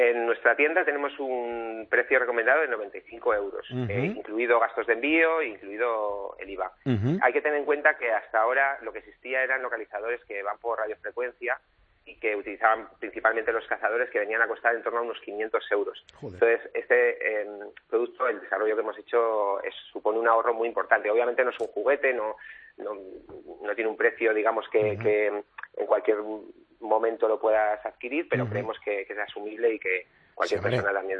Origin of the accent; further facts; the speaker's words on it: Aranda de Duero, Castile and León, Spain; Pues yo soy de Aranda de Duero, de la provincia de Burgos